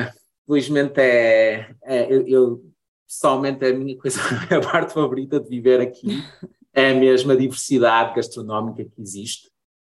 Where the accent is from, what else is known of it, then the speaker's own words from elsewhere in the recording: Portugal; E para nós que somos portugueses, que não há arranha-céus, ou praticamente não há arranha-céus onde moramos